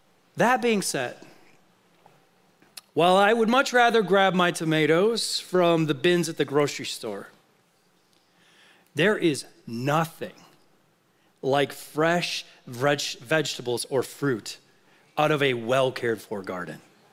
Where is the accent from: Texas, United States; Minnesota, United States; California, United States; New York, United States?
Minnesota, United States; I grew up in Minnesota, my daughter actually is in Minnesota right now visiting family.